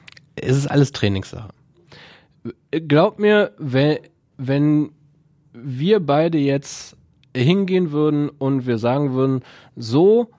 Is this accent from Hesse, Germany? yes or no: no; Essen, North Rhine-Westphalia, Germany; Ich bin aufgewachsen in Berge-Borbeck, habe dann im Prinzip, oder was heißt, habe dann im Prinzip, dann bin ich nach meiner Erblindung zeitweise in Richtung Soest weggezogen.